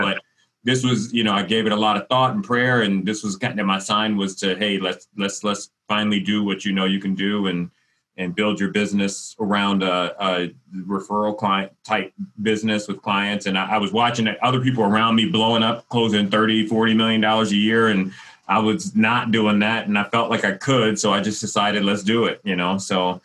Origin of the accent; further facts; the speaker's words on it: Detroit, Michigan, United States; moved away as an adult; And just real quick, I was born and raised in Detroit.